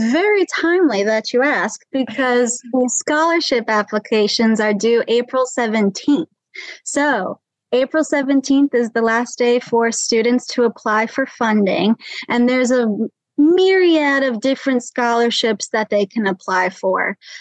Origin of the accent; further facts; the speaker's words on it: New Fairfield, Connecticut, United States; now in Harrisonburg, United States; But yeah, I'm from New Fairfield, Connecticut. You got it exactly right. And I moved to Harrisonburg to study at JMU.